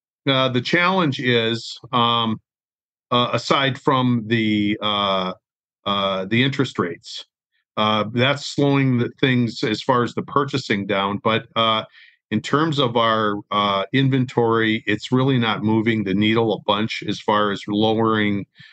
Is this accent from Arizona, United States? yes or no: yes; Scottsdale, Arizona, United States; I am from the beautiful town of Scottsdale, Arizona.